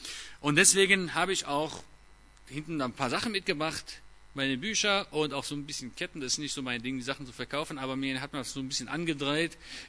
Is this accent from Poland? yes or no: no; Israel; also born or lived in Düsseldorf, Germany; Ich bin eigentlich in Düsseldorf geboren, aber seit meinem 11. Lebensjahr lebe ich in Israel und bin dort aufgewachsen. Wir wohnen in einem Ort, der ein bisschen anders aussieht, auch ein bisschen anderes Klima hat als hier. Das ist Maale Adumim